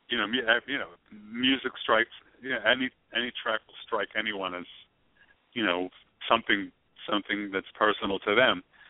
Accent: New York, United States; having grown up as a American citizen in New York

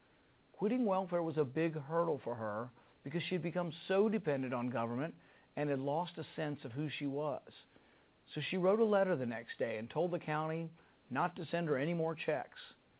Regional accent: Kentucky, United States; including my home state of Kentucky

